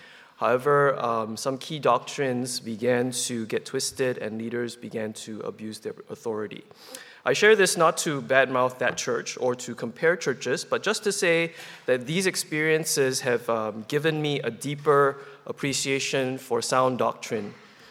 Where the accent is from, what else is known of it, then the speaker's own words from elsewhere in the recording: Singapore; born there; and I was born in Singapore.